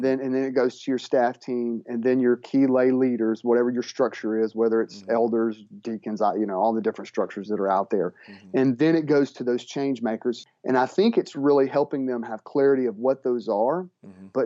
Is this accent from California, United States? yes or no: no; Mississippi, United States; I love catfish. I'm from Mississippi.